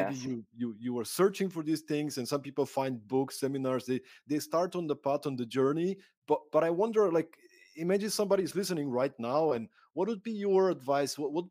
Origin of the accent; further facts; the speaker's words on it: Bulgaria; I grew up in Bulgaria, right?